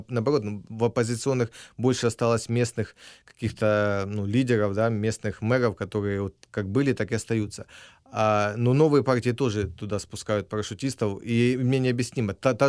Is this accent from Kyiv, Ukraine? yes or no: no; Horlivka, Donetsk Oblast, Ukraine; born there; я родился в Гугловке